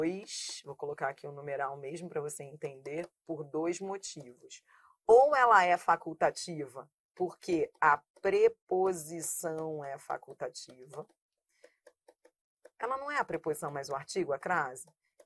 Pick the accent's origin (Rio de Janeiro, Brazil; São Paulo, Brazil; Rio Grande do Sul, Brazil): Rio de Janeiro, Brazil; born there; eu nasci no Rio, mas eu morei muitos anos, amo Niterói.